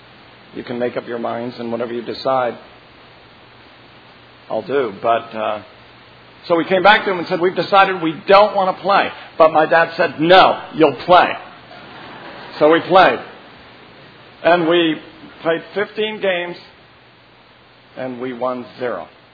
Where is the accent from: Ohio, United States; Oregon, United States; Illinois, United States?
Oregon, United States; Salem; It's a joy for me since I grew up in Oregon, Salem.